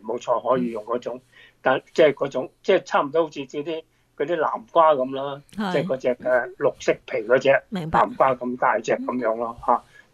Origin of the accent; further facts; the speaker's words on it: China; 尤其是我哋中国人好鍾意食鸡㗎。